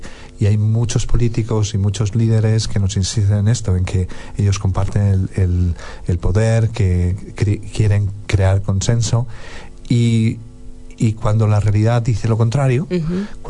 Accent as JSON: {"language": "Spanish", "town": "Pontevedra", "region": "Galicia", "country": "Spain", "said": "De Galicia, una ciudad pequeñita que se llama Pontevedra, al sur de Santiago de Compostela."}